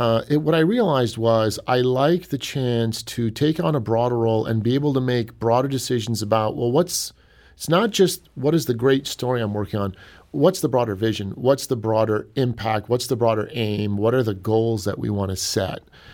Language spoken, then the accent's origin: English; Cleveland, Ohio, United States; now in St. Louis, United States; I'm from Cleveland originally. St. Louis and Cleveland, very, very similar communities, very similar atmospheres and vibes.